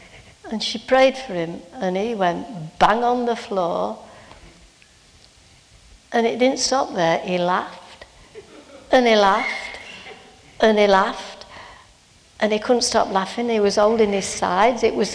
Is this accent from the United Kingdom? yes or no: yes; United Kingdom; He wants us to be out of control, but we're British, we don't do that. We've got to forget that we're British.